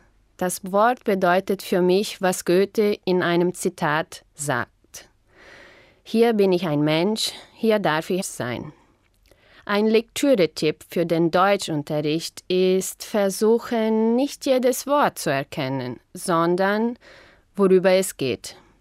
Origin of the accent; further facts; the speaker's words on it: Imigrante, Rio Grande do Sul, Brazil; Ich komme aus Imigrante, eine Kleinstadt, die im Süden von Brasilien liegt. Meine Vorfahren kommen aus Osnabrück und sie sind im Jahr 1880 nach Brasilien ausgewandert.